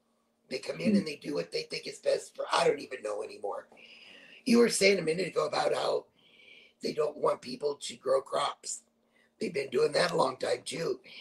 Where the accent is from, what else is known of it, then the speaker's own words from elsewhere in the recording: Iowa, United States; I grew up in Northwest Iowa, which is the state directly under Minnesota.